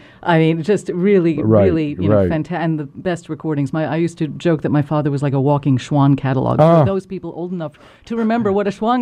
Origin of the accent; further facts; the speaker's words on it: Manhattan, New York, United States; because I grew up in Manhattan.